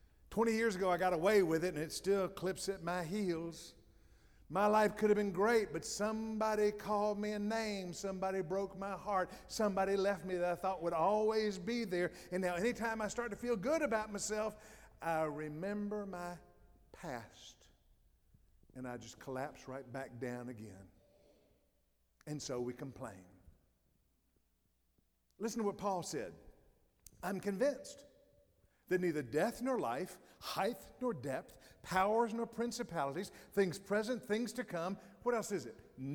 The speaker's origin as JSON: {"language": "English", "region": "Tennessee", "country": "United States", "said": "Now, not all of you know this, but just for the record, I'm from Tennessee."}